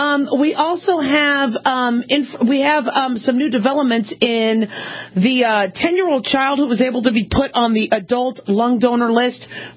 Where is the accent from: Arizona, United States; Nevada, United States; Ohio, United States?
Nevada, United States; I also got to give a big shout out to us Nevadans. I'm from Nevada.